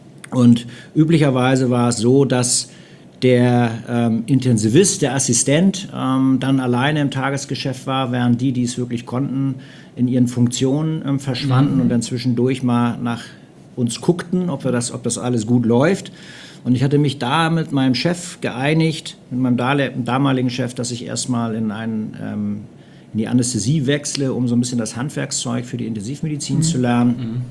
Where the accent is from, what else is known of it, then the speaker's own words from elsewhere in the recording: Hamburg, Germany; accent: North German; now in Düren, Germany; Ich komme aus Hamburg, bin beruflich in Hamburg gestartet, über Kiel nach Bonn gekommen, wieder zurück nach Norddeutschland, nach Schleswig-Holstein und dann letztendlich vor 11 Jahren hier nach Düren gekommen